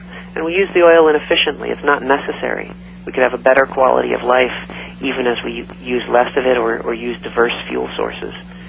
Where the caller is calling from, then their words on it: Washington, District of Columbia, United States; I'm calling you from Washington, D.C. at the moment.